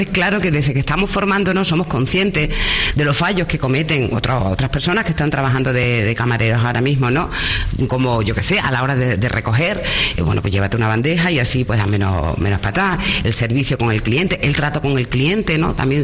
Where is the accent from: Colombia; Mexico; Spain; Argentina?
Spain; Almendralejo, Extremadura; Almendralejo tiene lo suyo. Somos cordiales y noveleros también, pero bueno, somos gente divertida. Y a mí de mi pueblo me gusta porque es un pueblo donde se puede vivir bien. Es un pueblo grande, una ciudad pequeña. Y de hecho yo tengo 52 años y siempre he vivido aquí.